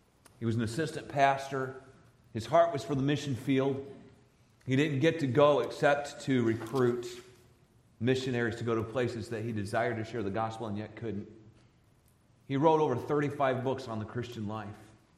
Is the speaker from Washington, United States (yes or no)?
no; Starr, South Carolina, United States; I grew up in Star, South Carolina, which is near Anderson.